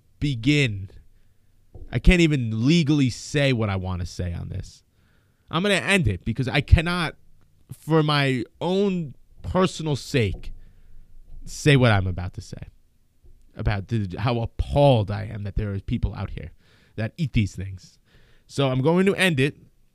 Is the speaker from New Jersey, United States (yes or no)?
yes; New Jersey, United States; I'm from New Jersey. There is a place called Houlihan's by my house.